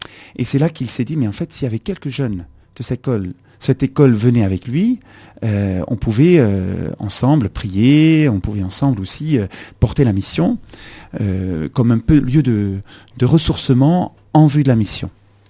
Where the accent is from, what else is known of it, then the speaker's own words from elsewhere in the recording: Switzerland; Alors absolument pas, je viens de Suisse.